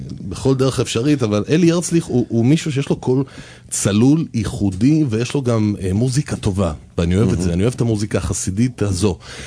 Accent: Haifa, Haifa District, Israel; אני במקור מחיפה.

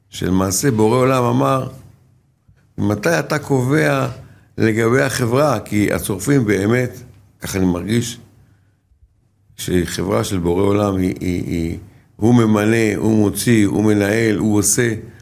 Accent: Ramat Gan, Tel Aviv District, Israel; גדלתי ברמת גן, תל גנים.

